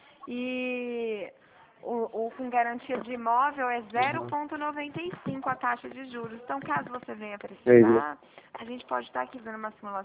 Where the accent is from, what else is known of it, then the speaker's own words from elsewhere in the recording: São Paulo, Brazil; Eu sou do interior de São Paulo.